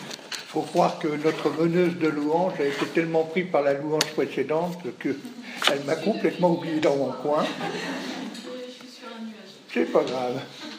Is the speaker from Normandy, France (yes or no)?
yes; Rouen, Normandy, France; né à Rouen en 1902, et j'ai été élevé à Rouen